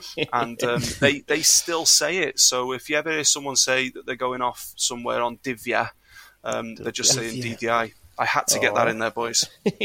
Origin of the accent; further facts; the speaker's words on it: Wales, United Kingdom; I was from Wales